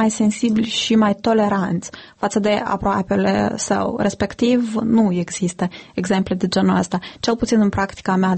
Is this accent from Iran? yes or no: no; Moldova; am venit cu sentimentul de mândrie, în primul rând, că sunt moldovean